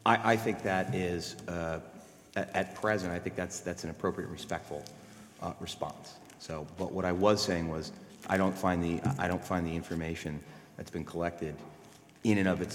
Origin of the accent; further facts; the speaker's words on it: New York City, New York, United States; I grew up in New York City, and the Jewish holidays were always a day off.